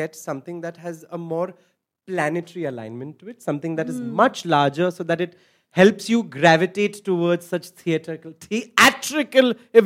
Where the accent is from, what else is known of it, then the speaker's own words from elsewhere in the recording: Manchester, North West England, United Kingdom; I am from Manchester.